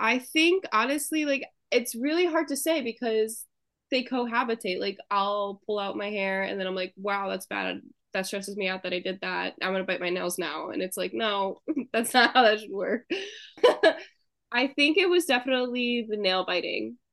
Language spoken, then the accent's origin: English; Michigan, United States; now in Philadelphia, United States; I'm 24 years old. I work and live in Philadelphia right now, but I grew up in Michigan